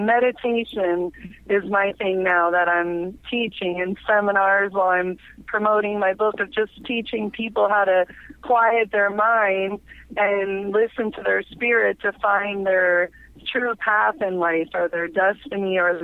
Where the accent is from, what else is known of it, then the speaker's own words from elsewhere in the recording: Miami, Florida, United States; also born or lived in California / Boston, United States; I was born and raised in Miami. I moved a couple times to California and Boston. I went to college, but ended up at University of Miami and ended up living back in Florida.